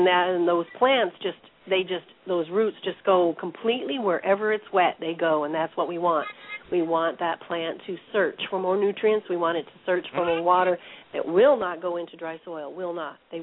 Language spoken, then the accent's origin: English; Nevada, United States; I'm from Nevada